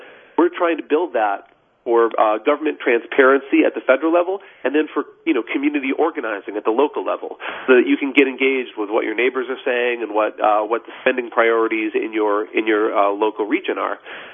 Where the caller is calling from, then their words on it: New York City, New York, United States; I'm calling from New York City, where I live